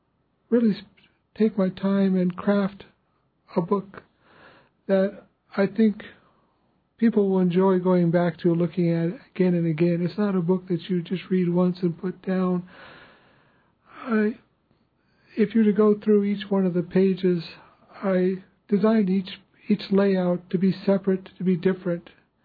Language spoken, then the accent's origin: English; Ketchikan, Alaska, United States; I first started coming to Juno when I was 14 from Ketchikan, 1970s